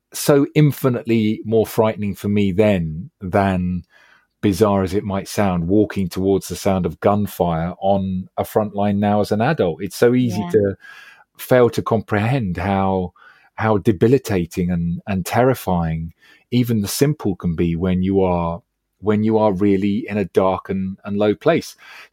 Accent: London, United Kingdom; I grew up in West London. So I wasn't in some far-flung part of the country where it cost 28 quid in bus fare to travel to the local town.

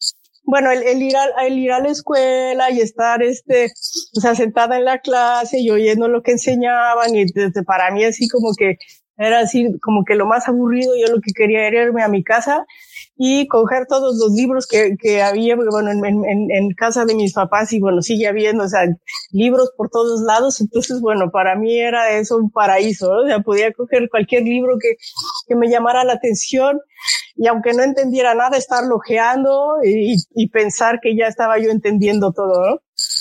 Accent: Mexico City, Mexico; moved away as an adult; also born or lived in United Kingdom; now in Boston, United States; soy originaria de la Ciudad de México. Llevo 26 años fuera. Mis primeros 8 años los pasé en el Reino Unido haciendo estudios de posgrado y después me cambié para acá a Boston y Boston en Estados Unidos y llevo 18 años aquí, ¿no?

